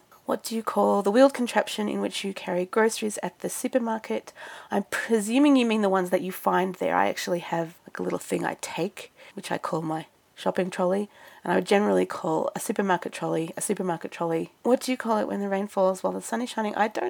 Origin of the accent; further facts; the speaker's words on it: Canada; born there; also born or lived in Melbourne, Australia; Where I'm from, I was born in Canada, lived in Melbourne, Australia, and am now living in Canada again, so I have a strange mishmash accent.